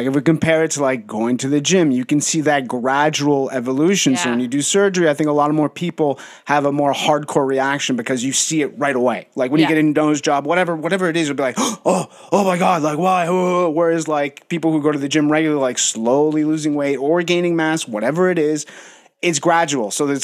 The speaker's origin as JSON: {"language": "English", "country": "Canada", "moved": "yes", "lives_now": "France", "said": "when I came from Canada to Europe after I did like my whole like fitness thing."}